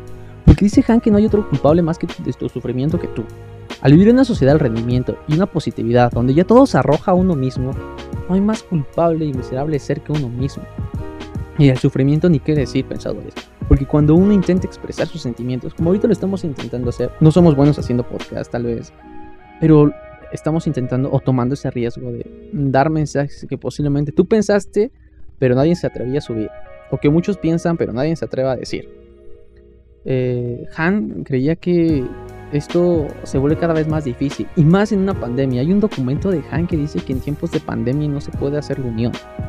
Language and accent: Spanish; Mexico; Repito, somos de México, bueno, los que escuchan somos de México y creo que es algo muy común aquí.